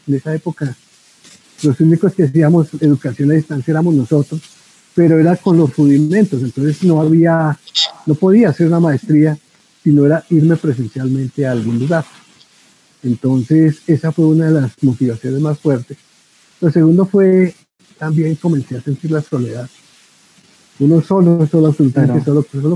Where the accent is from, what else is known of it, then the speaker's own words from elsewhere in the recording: Bogotá, Colombia; Yo soy de Bogotá, criado de Bogotá. Mis padres son santanderianos.